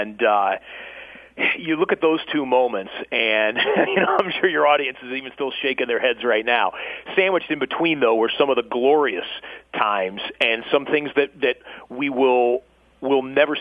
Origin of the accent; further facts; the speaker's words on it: Michigan, United States; funny story, I grew up in Michigan